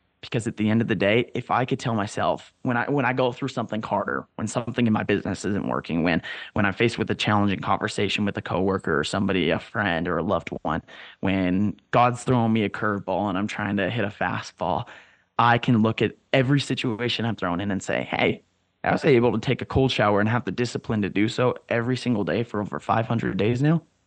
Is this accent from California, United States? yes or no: yes; California, United States; I'm from Southern California. So growing up, my high school, I was one of the minorities being white over there. I was decently close to the border.